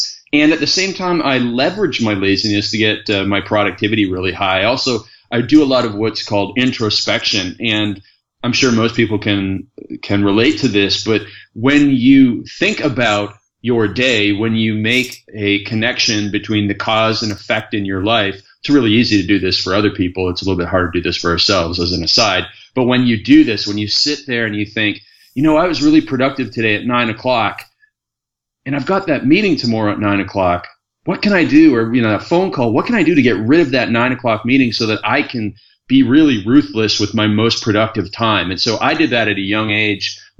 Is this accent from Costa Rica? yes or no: no; Stratford, Ontario, Canada; born there; I was born in Stratford, Ontario.